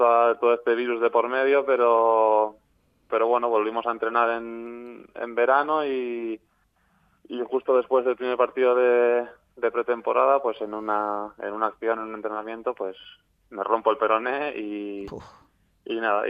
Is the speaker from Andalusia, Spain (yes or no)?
no; Basque Country, Spain; yo soy vasco